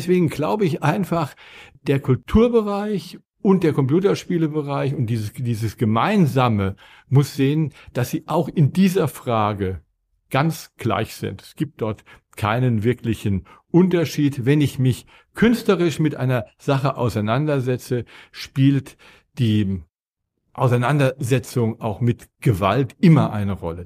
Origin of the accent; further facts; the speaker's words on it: Berlin, Germany; was ist eigentlich in meiner Heimatstadt Berlin